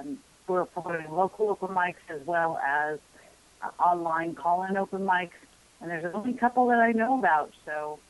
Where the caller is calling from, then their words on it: Provo, Utah, United States; No, I'm in Provo. I'm in Happy Valley.